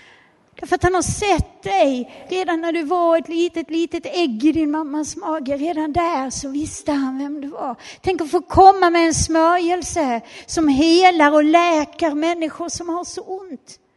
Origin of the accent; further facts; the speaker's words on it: Skara, Västra Götaland County, Sweden; Nere runt Skara där vi kommer ifrån, där har de så här kosläpp på våren.